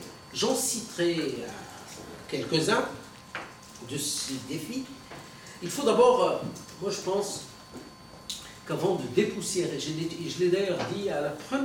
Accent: Morocco; chez nous au Maroc

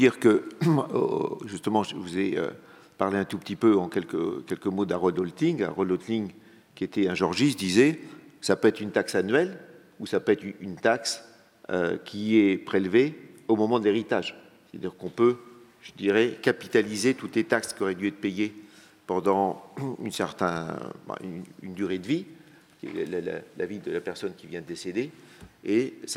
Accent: Marseille, Provence-Alpes-Côte d'Azur, France; Je viens de Marseille, donc je suis d'assez près de la situation.

